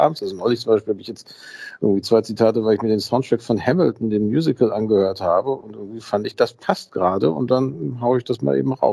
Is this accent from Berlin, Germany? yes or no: no; North Rhine-Westphalia, Germany; Schunkeln ist nicht meine Musik, dass ich bin Westfale, kein Rheinländer.